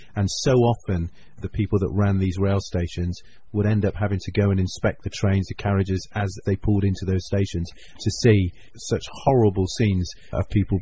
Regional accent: England, United Kingdom; I was growing up in England, but both of my parents are Anglo-Indian, and they came to the UK during the time of partition

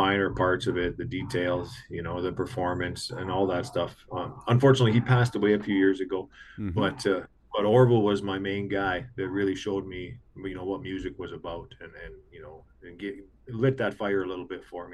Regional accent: Pierceland, Saskatchewan, Canada; now in Leader, Canada; I'm living in Leader, Saskatchewan. And my hometown is actually in Pierceland, Saskatchewan, the northern part of the province. But I've been down here for a better part of 20 years

